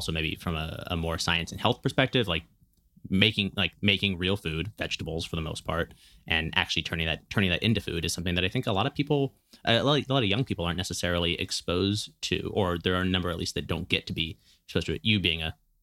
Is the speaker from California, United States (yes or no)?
yes; Berkeley, California, United States; I mean, I grew up in Berkeley and like my, I guess, middle school was lucky enough to have Alice Waters' Edible Schoolyard kind of whole program there.